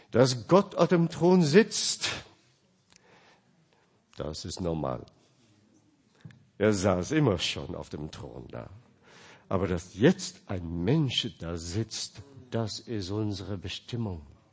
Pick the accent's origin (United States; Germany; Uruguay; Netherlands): United States; Ich schäme mich schon, als Amerikaner zu sein.